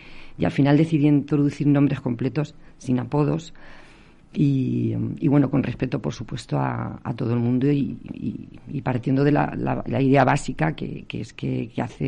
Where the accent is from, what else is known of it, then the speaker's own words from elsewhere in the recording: La Roda, Castilla-La Mancha, Spain; como española y sobre todo como rodense, haciendo un estudio de historia local